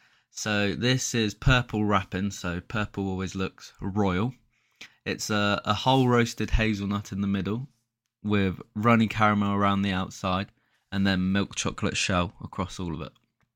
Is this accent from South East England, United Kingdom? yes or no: no; Halifax, Yorkshire and the Humber, United Kingdom; born there; So that was where I was born. So I was born in Halifax. Didn't live there long, mind you